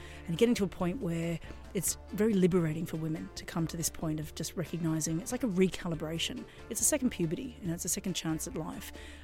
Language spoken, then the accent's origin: English; Sydney, New South Wales, Australia; also born or lived in London; now in Ibiza, Spain; And I'd come from London, although I'm from Sydney, Australia.